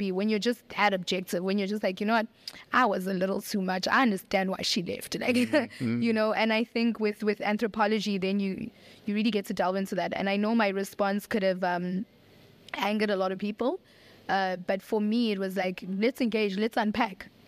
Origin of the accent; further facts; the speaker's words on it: South Africa; And as South African women and representing the women that do understand where my argument comes from